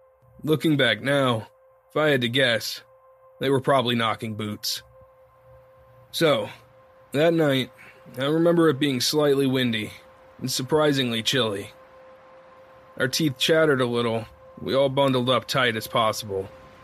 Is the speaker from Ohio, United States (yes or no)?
yes; Ohio, United States; You see, growing up in Ohio, I spent a lot of time at my cousin's house.